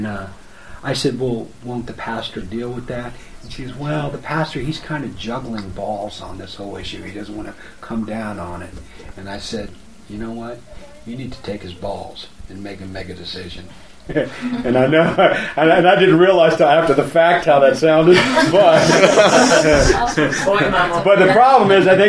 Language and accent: English; Virginia, United States; now in Mattawan, United States; my wife and I moved to Mattawan, which is a little town just west of Kalamazoo, I'm from Virginia, right?